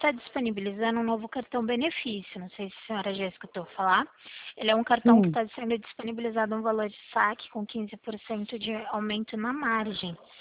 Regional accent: Limeira, São Paulo, Brazil; Eu sou aqui de Limeira, trabalho aqui no Multibancos

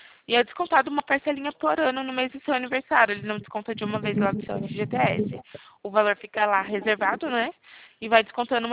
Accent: Mairinque, São Paulo, Brazil; eu sou de Mairinque também, tá?

